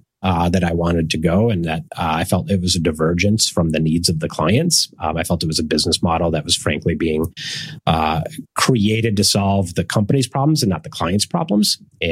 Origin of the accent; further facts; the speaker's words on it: Minnesota, United States; moved away as an adult; now in California, United States; I grew up in Minnesota, so I moved to California when I was about 22 through an acquisition of a startup I was working at.